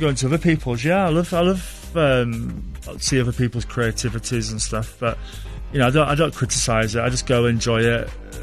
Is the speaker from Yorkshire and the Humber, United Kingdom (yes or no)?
yes; Leeds, Yorkshire and the Humber, United Kingdom; I am from Leeds, yeah.